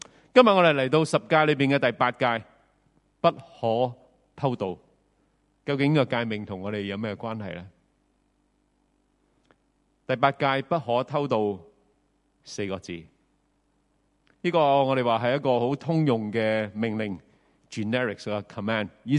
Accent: New Territories, Hong Kong; 我记得我细个喺新界长大，

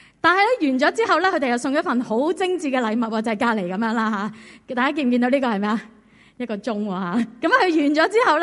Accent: China; 咁我唔知大家作为中国人吓，你睇完你嗰个感觉系啲咩啦？

